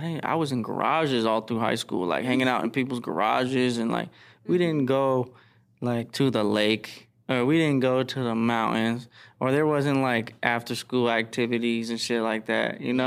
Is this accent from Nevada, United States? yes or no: yes; Northtown, Nevada, United States; now in Henderson, United States; Yeah, I grew up in Northtown, but I moved over to Henderson now